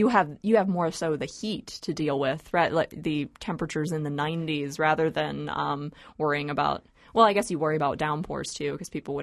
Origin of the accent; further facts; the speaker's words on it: Pennsylvania, United States; I know there's a Nebraska State Fair, but I come from Pennsylvania